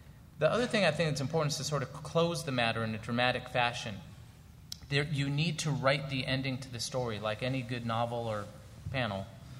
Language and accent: English; California, United States; maybe because I'm from California, I don't know, we're a little touchy-feely out there.